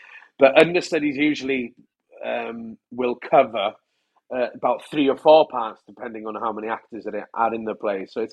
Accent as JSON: {"language": "English", "town": "Rhiwlas", "region": "Wales", "country": "United Kingdom", "tie": "born or raised there", "said": "I grew up in a village called Rhiwlas, which is just on the side of a mountain, not far from Snowdon. And I went to school in Bethesda, where my father went to school as well. So it's kind of, it was quite rural."}